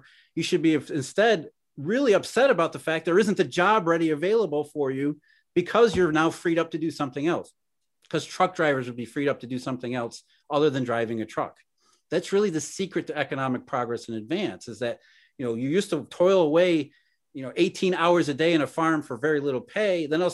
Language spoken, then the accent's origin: English; Rust Belt, United States; And you know, hey, I grew up in the Rust Belt.